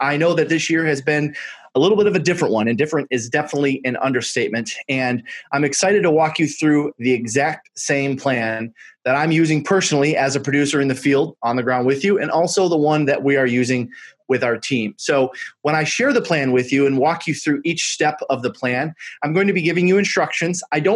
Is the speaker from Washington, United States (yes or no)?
no; Detroit, Michigan, United States; I'm actually from Detroit, Michigan.